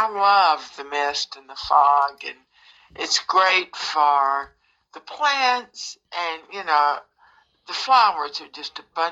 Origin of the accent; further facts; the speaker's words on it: Alabama, United States; I mean, I'm originally from the Appalachian South. I grew up in, was raised and grew up in the foothills of North Alabama during the 60s